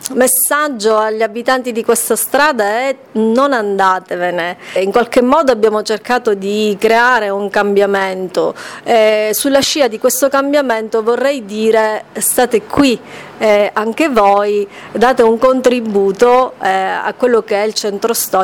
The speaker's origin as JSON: {"language": "Italian", "town": "Caltanissetta", "region": "Sicily", "country": "Italy", "said": "La mia voglia di lasciare parte di me come contributo alla mia terra e a Caltanissetta in genere è stato talmente forte"}